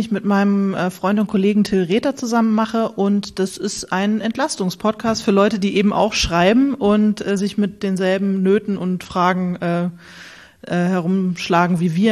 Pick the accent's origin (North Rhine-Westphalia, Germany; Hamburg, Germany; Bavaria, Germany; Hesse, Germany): Hesse, Germany; Bad Schwalbach; Aus Bad Schwalbach. Ich bin in Bad Schwalbach geboren, da wo die Schwälbchenmilch herkommt, falls Sie die kennen. Das ist im Taunus. Also so Rheingau-Taunus, so okay. Die Ecke, da bin ich, da komme ich eigentlich her.